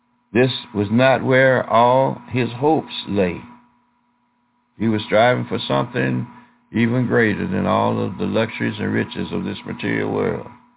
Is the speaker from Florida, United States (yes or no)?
no; Alabama, United States; When I was a boy growing up in Alabama, they used to pack potatoes and rice and other dry foods in the burlap material